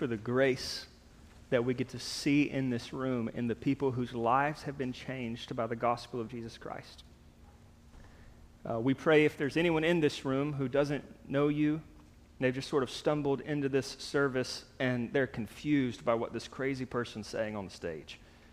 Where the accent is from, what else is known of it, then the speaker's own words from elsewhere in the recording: Blue Ridge, Georgia, United States; I'm originally from the North Georgia mountains, Blue Ridge, Georgia. I grew up in a log cabin about a half mile from the Appalachian Trail.